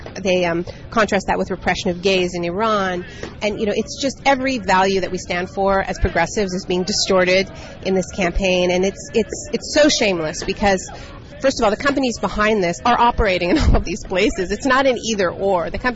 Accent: Canada; I'm a Canadian.

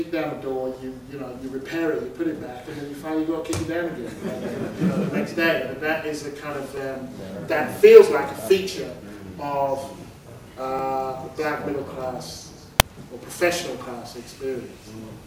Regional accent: United Kingdom; born there; So I'm glad I was born in Britain.

